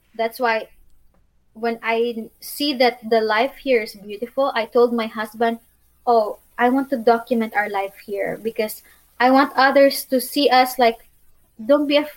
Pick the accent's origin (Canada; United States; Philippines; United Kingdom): Philippines; English is a second language; now in Bosnia and Herzegovina; it's hard because I'm from Philippines.